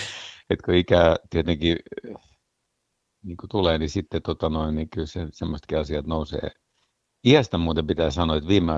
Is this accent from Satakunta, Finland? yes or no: no; Porvoo, Uusimaa, Finland; vaikka mä Porvoosta kotosin.